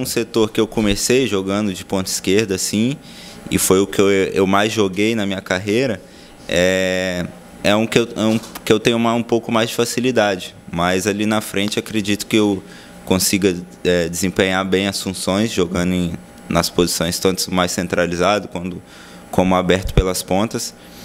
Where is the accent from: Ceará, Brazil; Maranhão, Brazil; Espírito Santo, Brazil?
Espírito Santo, Brazil; Vitória; Na verdade eu sou de Vitória, Espírito Santo.